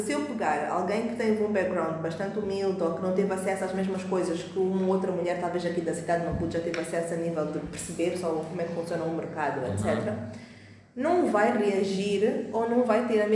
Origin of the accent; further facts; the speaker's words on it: Mozambique; temos que, talvez como moçambicanos ou agentes, todos nós do ecossistema, temos que ser um bocadinho mais proativos nisto de partilha.